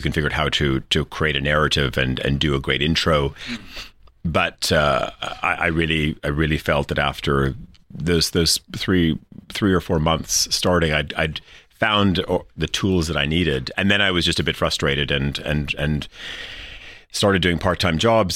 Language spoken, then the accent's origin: English; Winnipeg, Manitoba, Canada; moved away as an adult; also born or lived in Montreal / Toronto / United Kingdom; now in Switzerland; I'm Canadian. Was born in Western Canada, really almost in the geographical center of North America in a place called Winnipeg. So grew up principally in three places in Canada, in Winnipeg and Montreal and Toronto, and spent my first 20 years there, and then went to the UK.